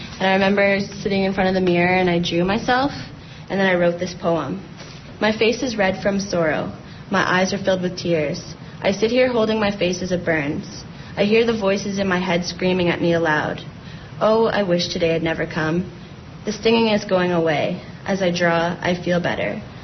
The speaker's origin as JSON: {"language": "English", "town": "Kemptville", "region": "Ontario", "country": "Canada", "said": "and I'm originally from Kempville, Ontario, which is a small little hick town outside of Ottawa."}